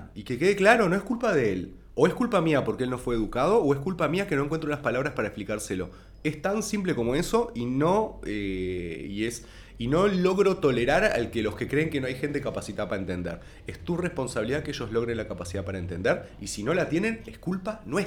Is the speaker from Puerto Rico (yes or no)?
no; Uruguay; a un diagnóstico de qué tenemos que hacer como uruguayos